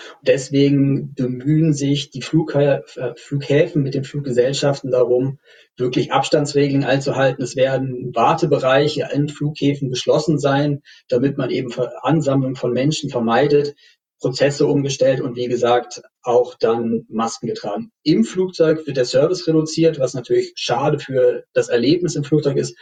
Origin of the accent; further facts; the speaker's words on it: Berlin, Germany; Als Berliner muss man sich ja auch beeilen, wenn man nochmal aus Tegel rausfliegen möchte.